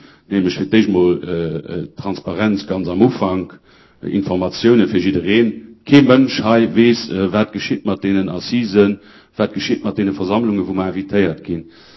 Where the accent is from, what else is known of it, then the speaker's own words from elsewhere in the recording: Luxembourg; Den Beruf, den Sie machen, finde ich toll, aber das gibt es bei uns in Luxemburg überhaupt nicht mal.